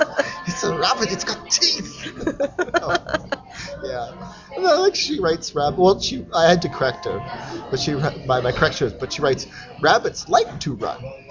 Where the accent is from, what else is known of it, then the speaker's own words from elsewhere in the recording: Canada; So as a Canadian, I'm like. Just a different cultural thing.